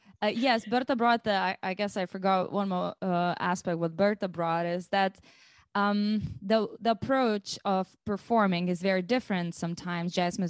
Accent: Lithuania; I'm from Lithuania, and my educational background started in Lithuania at the Lithuanian Academy of Music and Theater.

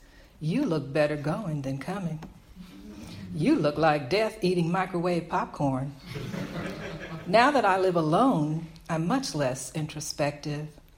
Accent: Texas, United States; also born or lived in Alabama; now in Los Angeles, United States; I grew up in Texas and I was born in Alabama.

